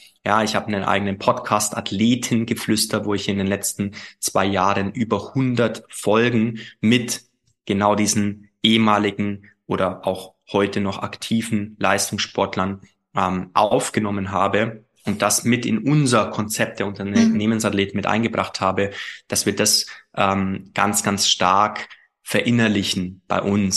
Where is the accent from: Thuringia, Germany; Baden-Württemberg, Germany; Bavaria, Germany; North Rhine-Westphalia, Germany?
Bavaria, Germany; Ich komme nochmals, ich komme aus dem Allgäu.